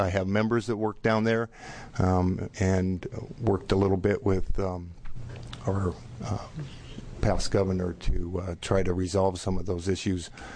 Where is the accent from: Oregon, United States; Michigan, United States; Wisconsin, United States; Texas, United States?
Oregon, United States; Portland; born there; now in Boring, United States; I was born in Portland, Oregon. I currently live in Boring.